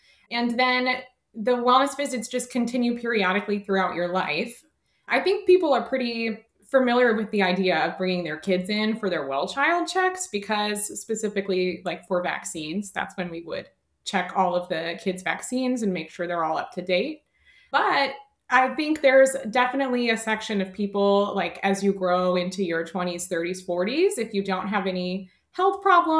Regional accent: Calmar, Iowa, United States; So I am from Iowa in the northeast corner in a super small town of 900 people in Kalmar, Iowa, but it's by Decorah.

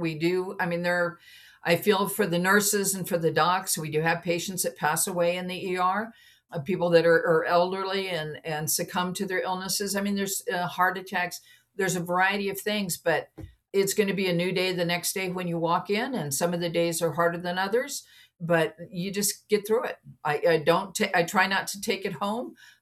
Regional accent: Phoenix, Arizona, United States; I grew up in Phoenix and they taught first aid for Boy Scouts, Girl Scouts, the church, anybody that would listen.

